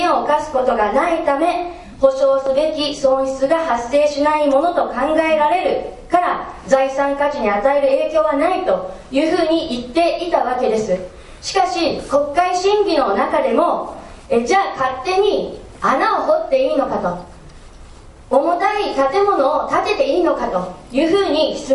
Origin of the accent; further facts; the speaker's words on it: Shitara, Aichi, Japan; そして私の地元でも設楽ダムという大型開発を行い環境破壊ということで